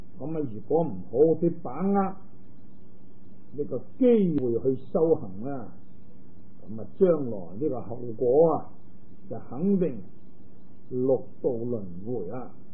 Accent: Guangdong, China; 即系我哋广东人话嘅细佬啊

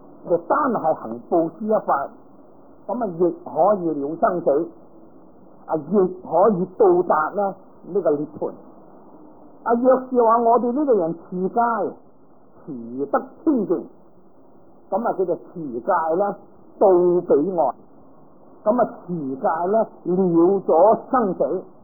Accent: Guangdong, China; 佢唔系同我哋广东人咁啦

